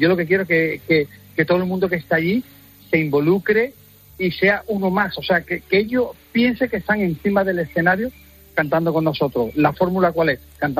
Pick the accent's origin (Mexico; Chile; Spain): Spain; Jerez, Andalusia; ellos son de Cádiz Capital, yo de Jerez, pero al final somos gaditanos